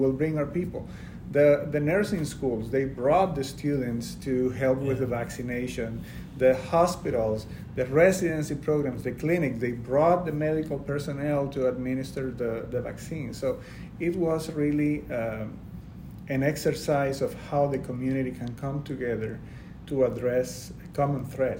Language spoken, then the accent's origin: English; Camagüey, Cuba; I was born in Camagüey. It's a small city about 400 miles east of Havana.